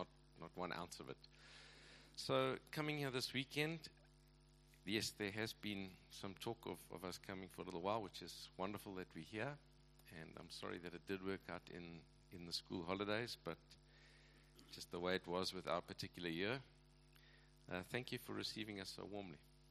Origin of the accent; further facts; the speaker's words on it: KwaZulu-Natal, South Africa; I never pursued it growing up in Natal. So I think actually my Zulu is marginally better than my Afrikaans. So that's another whole story. That's because I grew up in a township for many years.